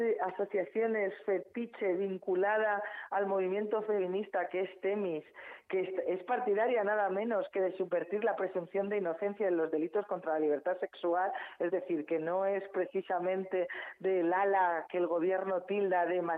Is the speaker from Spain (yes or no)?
yes; Bocairent, Valencian Community, Spain; me voy a quedar con mi pueblo, con Bocairente.